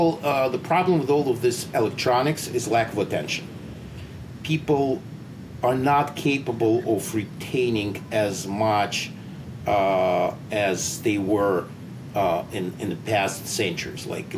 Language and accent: English; Azerbaijan; first language Russian; English is a second language; Azerbaijan was extremely international, and my first language was Russian. I spoke Russian, and most of the people in Azerbaijan spoke Russian, especially since it was all part of the Soviet Empire, so Russian was mandatory.